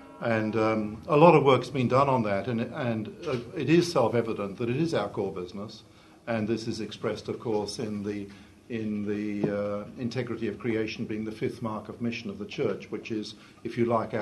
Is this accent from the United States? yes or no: no; Australia; As an Australian, I was terribly disappointed this morning